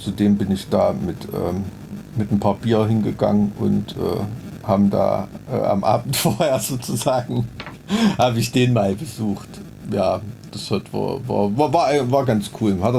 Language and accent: German; Blankenhain, Thuringia, Germany; also born or lived in Weimar; Ich komme eigentlich aus Blankenhain.